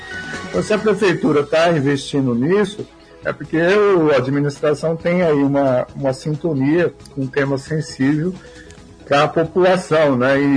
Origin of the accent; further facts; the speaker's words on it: Maringá, Paraná, Brazil; Eu fui criança numa época que não tinha asfalto, Maringá. O asfalto atingia o centro da cidade e um outro bairro. Né? Então, por exemplo, quando eu era criança, eu morava na Vila Operária, eu ia para a escola e ia com barro.